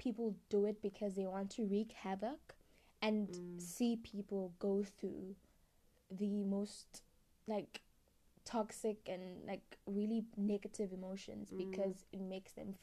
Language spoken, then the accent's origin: English; South Africa; So I know as women, we being South African woman is just wow. the pits of hell.